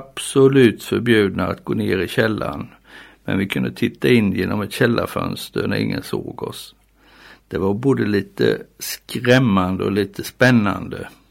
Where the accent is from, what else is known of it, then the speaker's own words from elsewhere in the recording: Tenhult, Jönköping County, Sweden; Jag är uppvuxen i Tenhult på andra sidan av Jönköping.